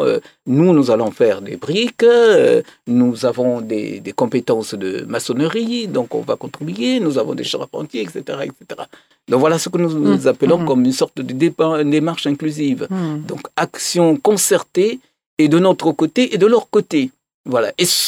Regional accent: Republic of the Congo; particulièrement le Congo-Brazzaville, et notamment dans ma région d'origine

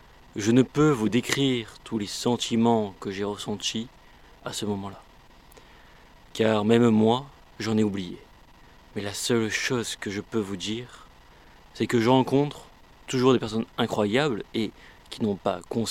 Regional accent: Montpellier, Occitanie, France; Je suis né à Montpellier, cette ville qui m'a vu grandir et évoluer.

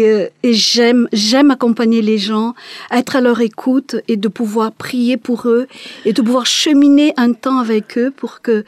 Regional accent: Madagascar; moved away as an adult; now in France; je suis originaire de Madagascar et je suis venue en France pour faire mes études, pour continuer mes études

